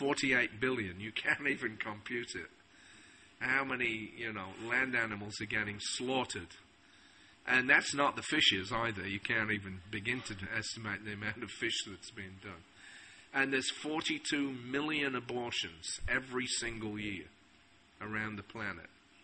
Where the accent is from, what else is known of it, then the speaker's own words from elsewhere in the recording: Scunthorpe, Yorkshire and the Humber, United Kingdom; being born and brought up in Scunthorpe, or as Rameshwara used to call it, Scumthorpe.